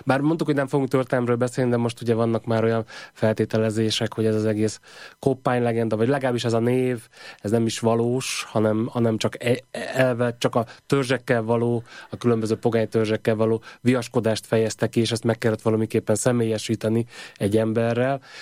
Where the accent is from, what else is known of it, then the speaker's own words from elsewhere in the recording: Great Hungarian Plain, Hungary; Tehát, hogy én nagyon sokszor alföldiként egyébként, és nem Erdélyből valóként